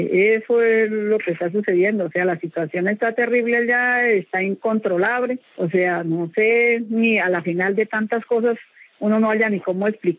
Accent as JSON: {"language": "Spanish", "region": "Santander", "country": "Colombia", "tie": "born or raised there", "said": "nosotros somos personas nacidas y criadas en la región, que somos de ahí, de Santander. Somos pescadores, agricultores y mineros al mismo tiempo"}